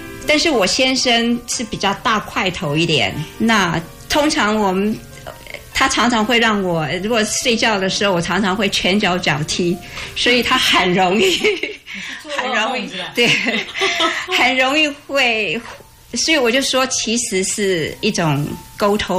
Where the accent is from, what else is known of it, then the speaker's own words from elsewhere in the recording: Taiwan; now in United States; 我从台湾过来